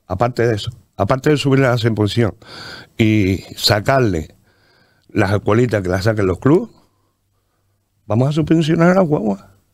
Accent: Tarajalejo, Canary Islands, Spain; Soy de Tarajalejo y me preocupa ver mi municipio como está ahora mismo.

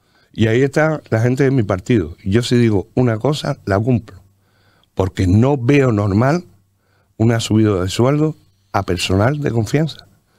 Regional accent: Tarajalejo, Canary Islands, Spain; Soy de Tarajalejo y me preocupa ver mi municipio como está ahora mismo.

